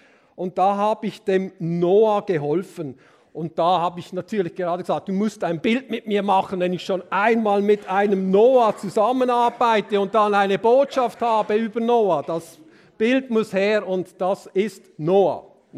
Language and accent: German; Pratteln, Basel-Landschaft, Switzerland; Besitzer von Bratteln, wo ich aufgewachsen bin.